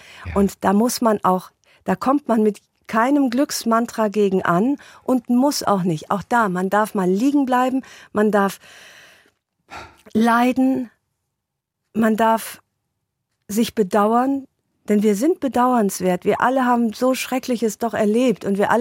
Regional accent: Rhineland, Germany; ich bin Rheinländerin, ich bin Ungarin

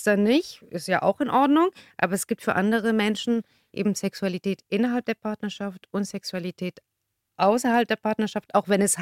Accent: Tunisia; Ich komme ja ursprünglich aus Tunesien.

